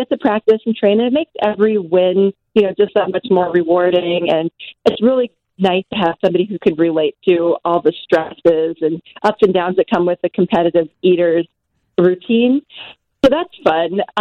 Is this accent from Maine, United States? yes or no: no; New York, United States; born there; You know, sure, I was born in New York and I did my first year of college in New York.